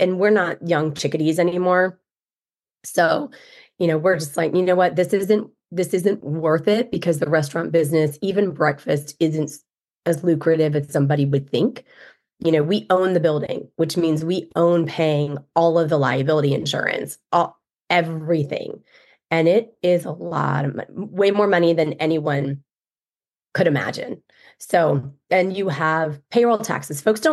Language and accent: English; Marietta, Georgia, United States; moved away; So I grew up in Marietta, and I moved. I moved quite some time ago.